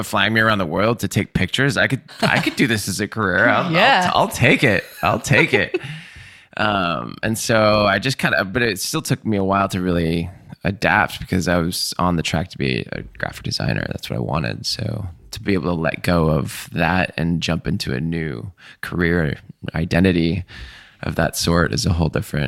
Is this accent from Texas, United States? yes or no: no; Seattle, Washington, United States; born there; I was born in Seattle and I did graphic design, got my degree there